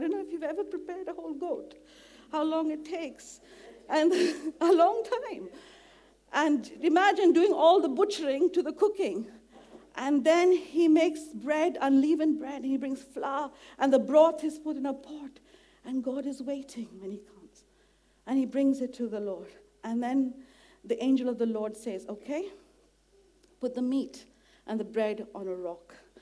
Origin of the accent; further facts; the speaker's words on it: India; You know, I come from India.